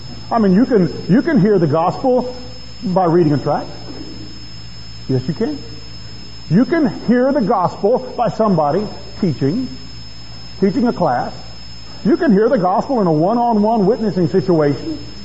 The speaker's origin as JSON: {"language": "English", "town": "San Antonio", "region": "Texas", "country": "United States", "tie": "born or raised there", "said": "I grew up right here in San Antonio, and I remember going downtown with my father and Jim Campbell and parking the truck right there in front of the Alamo."}